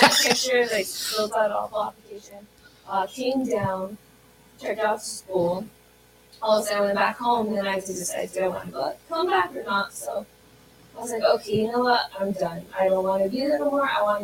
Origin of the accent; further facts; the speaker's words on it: Chama, New Mexico, United States; So, yes, I'm originally from Chama, New Mexico. Northern part of New Mexico, right close to the border of Colorado.